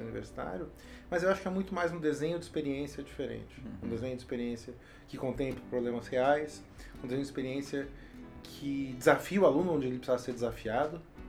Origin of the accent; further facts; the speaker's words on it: São Paulo, Brazil; eu brinco, eu sou de São Paulo, né?